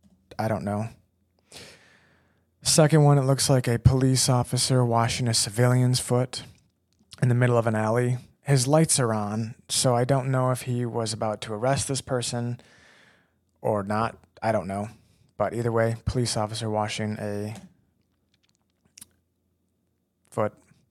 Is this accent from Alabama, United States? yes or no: no; Michigan, United States; First of all, the Lions didn't make it, and they're my team. I'm from Michigan, and they were so close this year.